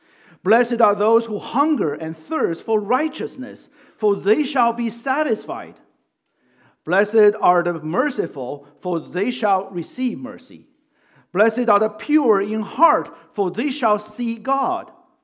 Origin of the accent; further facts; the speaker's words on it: China; You know, growing up in China, and I know how to eat the chicken head.